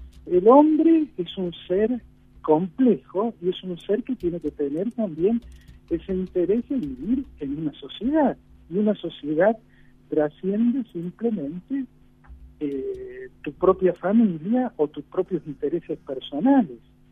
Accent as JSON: {"language": "Spanish", "country": "Argentina"}